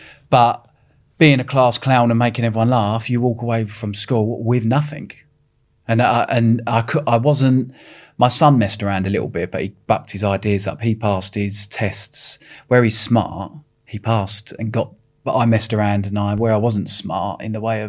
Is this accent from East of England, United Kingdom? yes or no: yes; Epping, East of England, United Kingdom; I'm from a little town in Epping, and we didn't have no money.